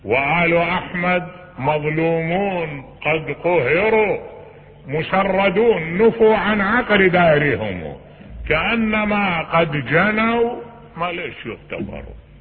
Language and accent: Arabic; Iraq; واحد انقتل ببا خمرة عندنا بالعراق